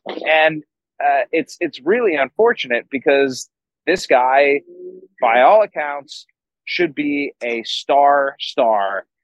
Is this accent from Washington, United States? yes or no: no; Cleveland, Ohio, United States; And I grew up in Cleveland in the 1990s, so that's a really high standard and threshold.